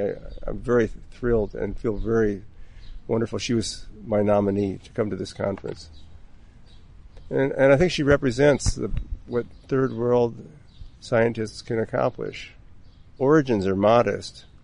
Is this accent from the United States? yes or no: yes; Minnesota, United States; but I'm from Minnesota.